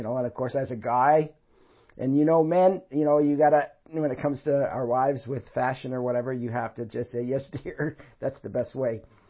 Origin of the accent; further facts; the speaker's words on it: Canada; born there; I was born in Canada. My parents were born in Canada, but my roots come from England and Ireland and Scotland.